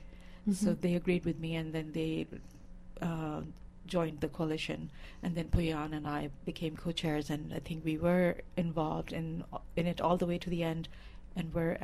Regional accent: Pakistan; I'm born and raised in Pakistan, and my son is obviously same origin, even though he's born here.

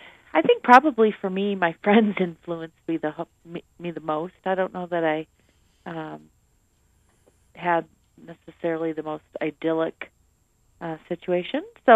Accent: Wisconsin, United States; also born or lived in Hawaii; I grew up in Wisconsin, and as you said, went to law school in Nebraska, met my husband, and then he was active duty Air Force, which is what brought us to the beautiful, wonderful state of Hawaii, where we lived for 10 years

